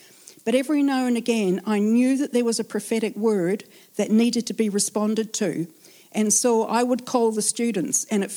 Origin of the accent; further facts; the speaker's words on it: United Kingdom; to me, being British, it feels a bit rude.